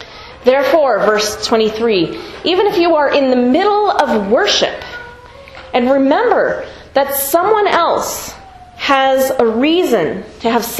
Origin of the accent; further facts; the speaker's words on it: California, United States; Most of you know that I'm from California. I went to college in Santa Cruz County